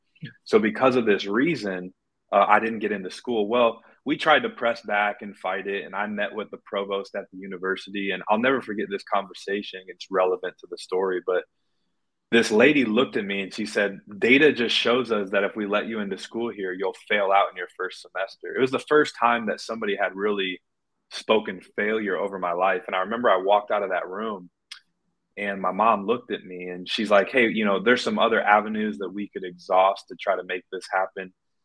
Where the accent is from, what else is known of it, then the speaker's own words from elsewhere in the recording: Iowa City, Iowa, United States; So I grew up in Iowa City, Iowa, which is crazy because that's where the Iowa Hawkeyes are located.